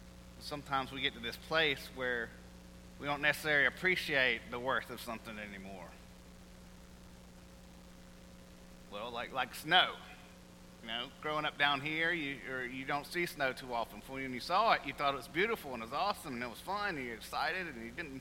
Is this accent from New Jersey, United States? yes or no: no; Alabama, United States; I remember that even in especially in growing up in Alabama, if it was even one snowflake, you wouldn't have to go to work or school.